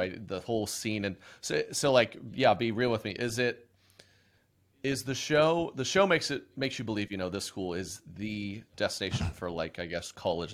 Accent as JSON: {"language": "English", "region": "Oklahoma", "country": "United States", "tie": "born or raised there", "said": "Yeah, I was born and raised in Oklahoma."}